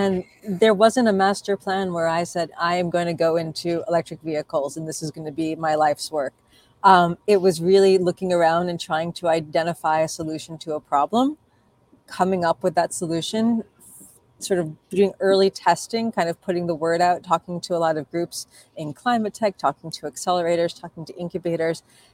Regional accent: New York City, New York, United States; I grew up again in New York, so I was raised on, you know, WNET and Channel 13 and public television, Sesame Street.

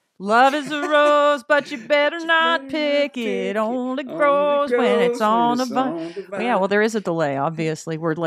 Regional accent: Canada; See, I was raised in Canada.

